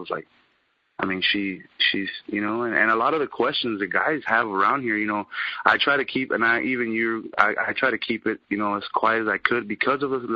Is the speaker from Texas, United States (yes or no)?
yes; Harlingen, Texas, United States; I've been fishing, and I've born and raised in Harlingen.